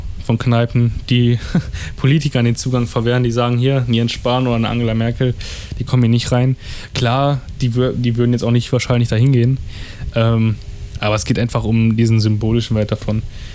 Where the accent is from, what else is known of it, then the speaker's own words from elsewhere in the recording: North Rhine-Westphalia, Germany; ich komme aus NRW, aus Ostwestfalen-Lippe.